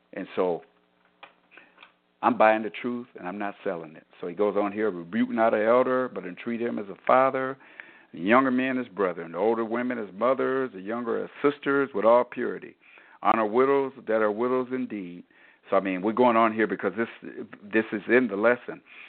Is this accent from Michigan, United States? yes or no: yes; Michigan, United States; because I'm from Michigan. So this, the capital of Michigan is Lansing, Michigan.